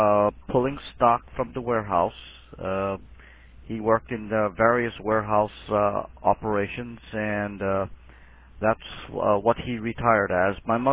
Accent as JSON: {"language": "English", "town": "Honolulu", "region": "Hawaii", "country": "United States", "tie": "born or raised there", "said": "I am located in the state of Hawaii, the city of Honolulu on the island of Oahu. I was born and raised here back in December of 1952 and have lived here all my life. And I am of Japanese extraction. That's my ethnic background."}